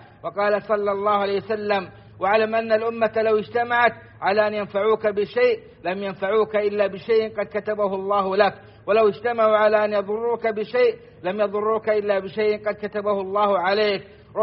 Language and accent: Arabic; Saudi Arabia; اللهم أدم على بلادنا السعودية نعمة الأمن والإيمان